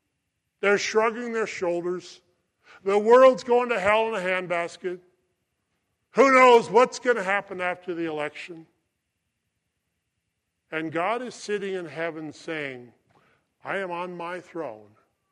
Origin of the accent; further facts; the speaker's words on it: California, United States; I grew up in Scott Valley, I know.